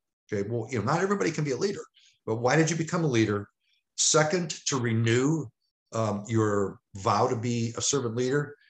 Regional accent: Cleveland, Ohio, United States; now in Estero, United States; I live in Estero, Florida. Like I said, my hometown's Cleveland, Ohio.

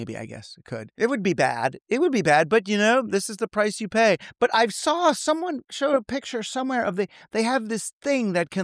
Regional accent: New York, United States; I mean, I was raised in New York. I thought all cities had grid patterns

